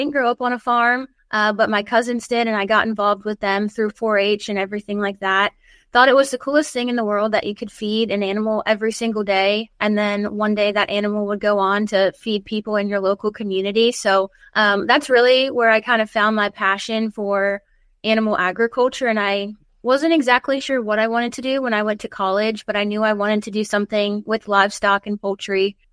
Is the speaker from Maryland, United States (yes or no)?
yes; Maryland, United States; So I grew up in Maryland. So it was my home college.